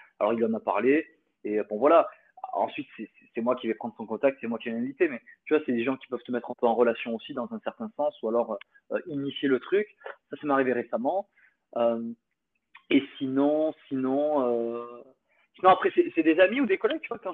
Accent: France; ça se fait parce que je suis français de base et que j'en connais beaucoup plus, quoi.

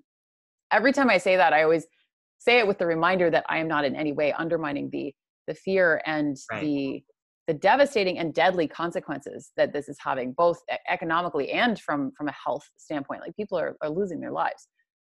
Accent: Canada; now in Indonesia; I am Canadian, but I picked up and took off to Bali about eight or nine months ago

